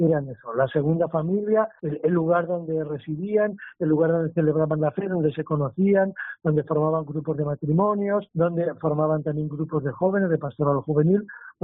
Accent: Burgos, Castile and León, Spain; como bien sabes tú, que eres vallisoletana, yo no, pero yo soy de Burgos

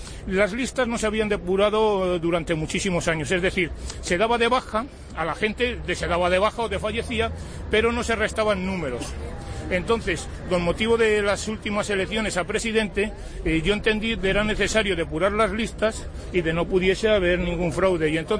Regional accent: Zamora, Castile and León, Spain; ni necesitamos a nadie, yo me incluyo como zamorano, para que esto funcione

